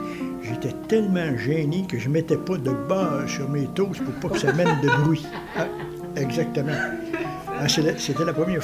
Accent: Trois-Rivières, Quebec, Canada; born there; 71 ans. Oui. Et puis, je suis né à Trois-Rivières.

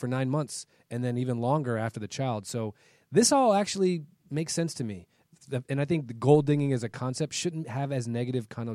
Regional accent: Potomac, Maryland, United States; When I was growing up in Potomac, Maryland, I kind of had this negative viewpoint of the gold digging type.

